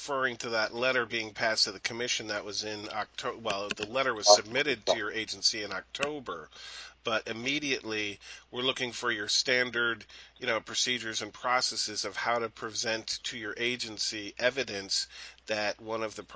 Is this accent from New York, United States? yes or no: yes; New York, United States; I'm from New York.